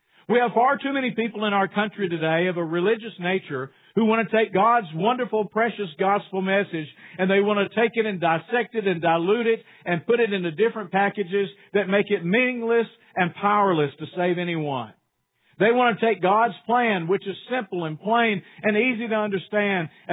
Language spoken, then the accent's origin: English; United States; because I am an American, and I'm glad to be so. But I'm also a Christian.